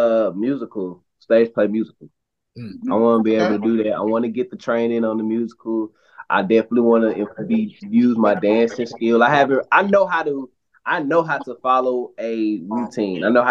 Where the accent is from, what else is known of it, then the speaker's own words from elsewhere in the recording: the South, United States; So I was like, nah, I'm from the South. I cannot do this.